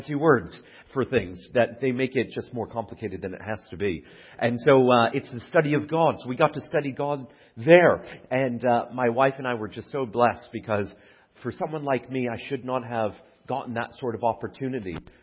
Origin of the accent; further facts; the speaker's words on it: Calgary, Alberta, Canada; also born or lived in Oxford, United Kingdom; And I'm from Calgary, Alberta, born and raised.